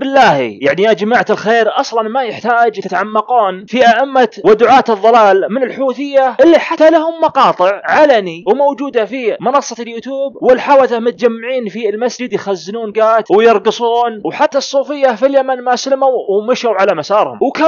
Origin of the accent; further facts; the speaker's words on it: Saudi Arabia; فالحمد لله عندنا في المملكة العربية السعودية